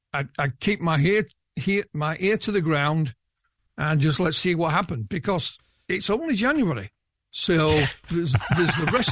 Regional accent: Yorkshire and the Humber, United Kingdom; accent: Yorkshire; And I know I don't sound, with my Yorkshire accent, particularly scary

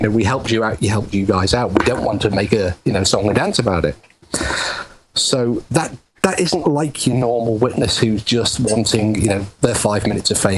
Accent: Liverpool, North West England, United Kingdom; And growing up in Liverpool in the 70s and 80s, you could understand why, because Liverpool was a very dead city and it had closed down.

